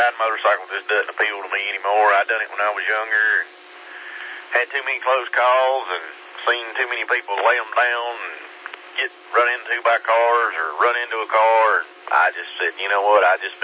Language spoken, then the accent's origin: English; Tigerville, South Carolina, United States; I was born and raised up here in Tigerville